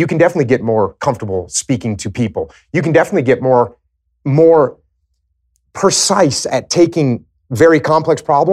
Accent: United States; I love the idea of it, but at the same time, as an American, I don't like the idea of mandating that people do something that they don't want to do.

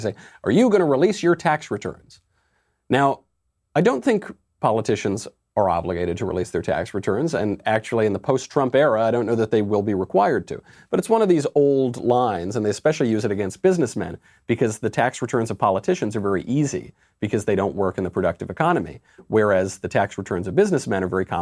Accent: New York, United States; I got a kick out of it as a New Yorker, but wasn't very effective.

